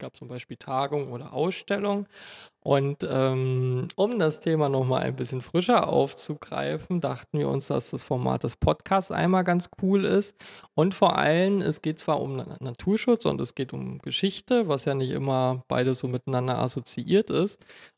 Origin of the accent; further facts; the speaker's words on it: Brandenburg, Germany; Also ich bin selber ein Brandenburger Urgestein, bin im kleinen Dorf nördlich von Oranienburg aufgewachsen, irgendwann nach Oranienburg gezogen und dann zum Studium damals nach Potsdam.